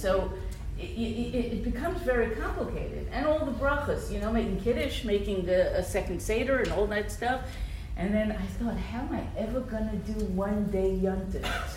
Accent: Muncie, Indiana, United States; moved away as an adult; now in Israel; I'm from Muncie.

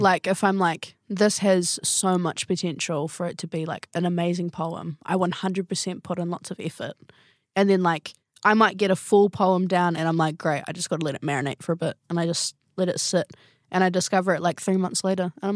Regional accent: New Zealand; first language Maori; And I am the first person in, I think, three generations to grow up as te reo Māori as my first language.

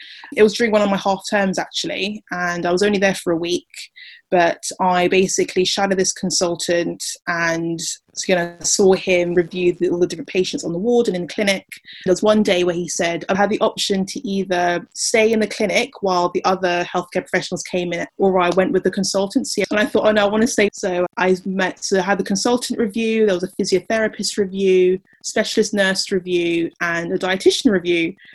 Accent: London, United Kingdom; I live in London. I'm from London. And I wanted to stay as close to London as possible, but also wanted to move out to have the full uni experience.

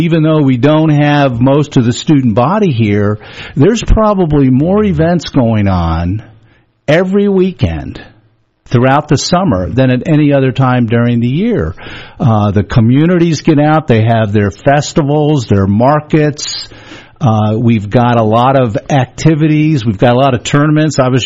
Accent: Harrisburg, Pennsylvania, United States; Yeah, well, I'm a native Pennsylvanian. I grew up high schooled in the Harrisburg area, graduated from Penn State 1980, so I consider this home.

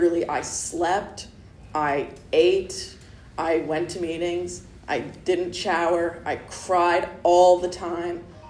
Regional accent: Vermont, United States; now in Los Angeles, United States; I grew up in Vermont, of all places. I grew up in the middle of the woods in Vermont.

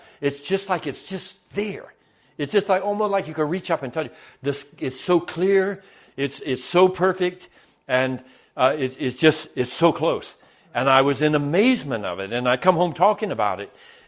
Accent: Kentucky, United States; born there; I like to hunt. And I was born in Kentucky.

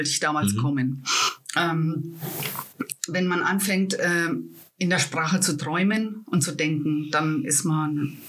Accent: Wertheim, Baden-Württemberg, Germany; moved away as an adult; also born or lived in Würzburg; ich bin in Wertheim geboren und aufgewachsen und habe da bis 2008 gelebt. Ich war zwischendurch mal 2 Jahre in Würzburg und 1 Jahr in den USA, aber im Prinzip bis 2008 in Wertheim.

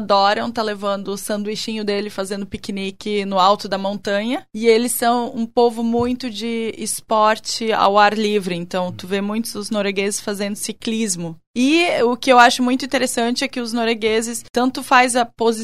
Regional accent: Blumenau, Santa Catarina, Brazil; eu nasci aqui em Blumenau e no bairro Vitor Konder.

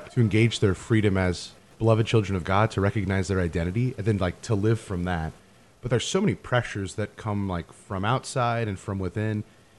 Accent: Iowa, United States; growing up in Northwest Iowa, like you're in every sport, you're in every activity.

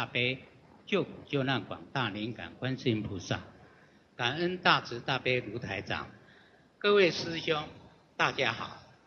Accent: Taiwan; 我说我们是台湾的

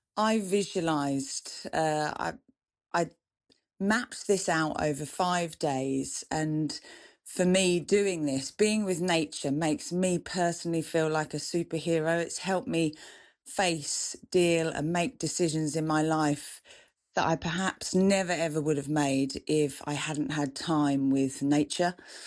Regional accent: Braintree, East of England, United Kingdom; also born or lived in Chelmsford / Brightlingsea; I'm being an Essex girl, born in Chelmsford, I grew up in Braintree, and then I moved to Brightlingsea, and I've spent much of my life living there. It's coastline.

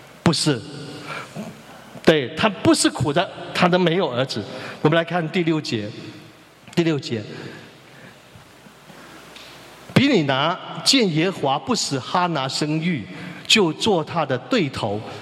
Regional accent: China; 我们中国人很含蓄哦，不容易讲，但是也要学习

